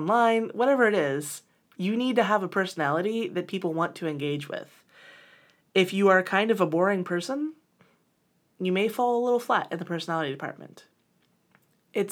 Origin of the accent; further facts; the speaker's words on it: Indiana, United States; I grew up in Indiana